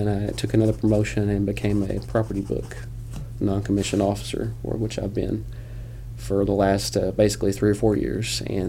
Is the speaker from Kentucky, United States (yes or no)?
yes; Danville, Kentucky, United States; now in Midway, United States; Well, I'm from Danville, Kentucky. That's my hometown.